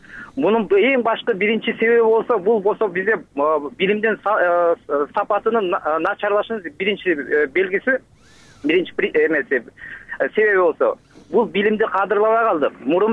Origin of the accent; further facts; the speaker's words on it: Bishkek, Kyrgyzstan; Мен Бишкектен болом … 20 жылдан бери мугалим болуп иштейм